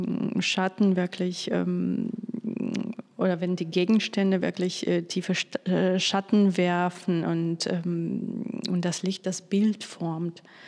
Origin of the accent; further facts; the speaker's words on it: Kaliningrad, Kaliningrad Oblast, Russia; now in Düsseldorf, Germany; Da habe ich meine Heimatstadt Kaliningrad fotografiert.